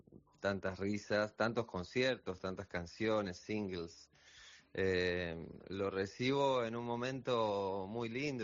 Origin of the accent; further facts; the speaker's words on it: Argentina; haciendo conciertos también en Argentina, en mi tierra.